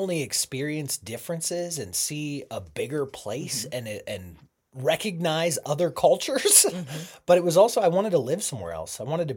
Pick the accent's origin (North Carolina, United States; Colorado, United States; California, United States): Colorado, United States; Boulder; I'm from Boulder, Colorado.